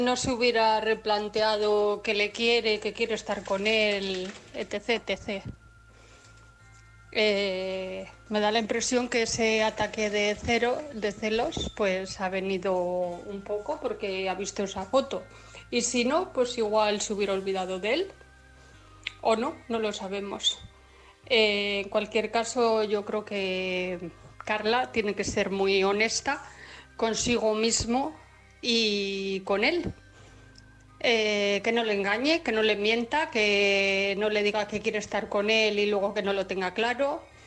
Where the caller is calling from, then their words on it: Bilbao, Basque Country, Spain; corresponsal de Bilbao